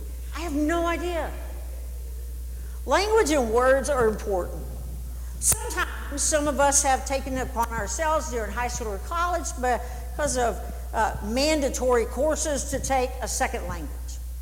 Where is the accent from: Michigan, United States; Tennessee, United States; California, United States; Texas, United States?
Texas, United States; growing up in Texas, we talked about God most of the time.